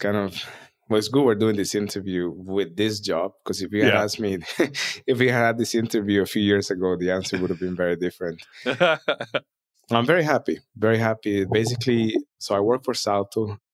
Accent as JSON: {"language": "English", "country": "Costa Rica", "said": "By the way, I'm from Costa Rica."}